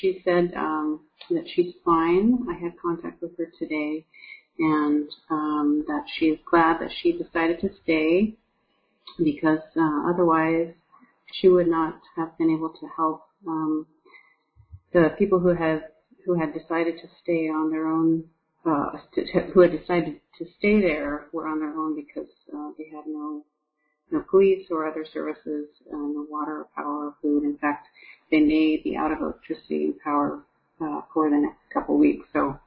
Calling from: France; I'm calling in from France today, where I've been for a bit.

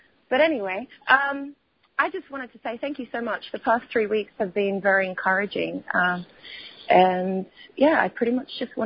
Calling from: Australia; I'm calling from the Golden Shores of Australia this morning.

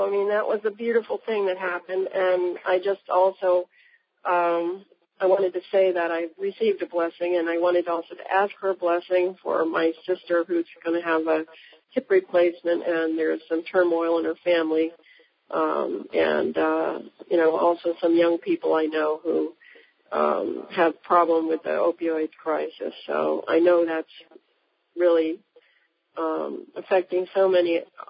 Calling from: Massachusetts, United States; I'm calling from Massachusetts.

